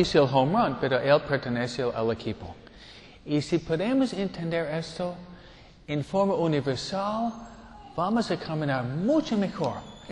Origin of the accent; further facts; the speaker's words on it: New York, United States; Spanish is a second language; moved away as an adult; now in Argentina; Yo vengo de Nueva York. ¿Qué diferencia, no? Un nuevayorquino con uno de Tennessee.